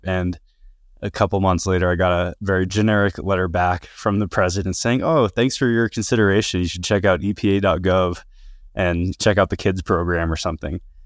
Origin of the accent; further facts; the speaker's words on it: New Jersey, United States; So even though I grew up in New Jersey, very much had this love of nature and spent my summers in upstate New York at a summer camp